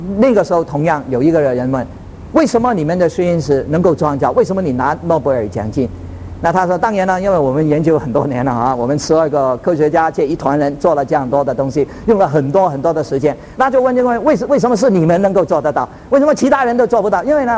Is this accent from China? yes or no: no; Canada; 要不是呢我从加拿大来，哇，糟糕了，一年都是-20多度了，都没有人敢住在那边了哈